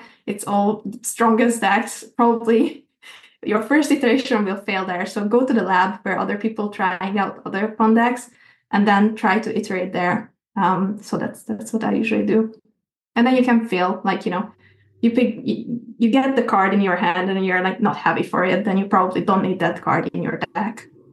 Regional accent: Hungary; English is a second language; I'm from Hungary, and there is a huge community there already.

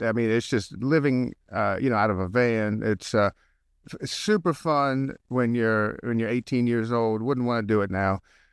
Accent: New Orleans, Louisiana, United States; also born or lived in Atlanta / Charlotte; now in Lexington, United States; So I was born in New Orleans, and I spent most of my entire life in the Southeast. Spent most of my childhood in New Orleans, moved to Atlanta, Charlotte, and then ended up in Columbia, South Carolina

